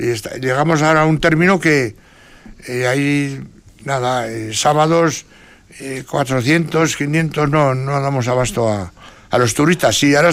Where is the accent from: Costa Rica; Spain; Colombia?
Spain; San Vicente de la Sonsierra, La Rioja; como soy de San Vicente de la Sonsierra, el pueblo de los Picaos